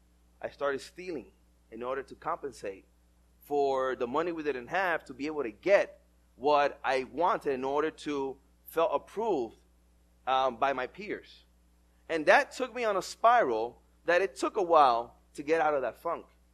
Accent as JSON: {"language": "English", "town": "New York City", "region": "New York", "country": "United States", "tie": "born or raised there", "said": "when I was growing up in New York City, if you were going to belong and fit in school, you had to wear one type of sneakers."}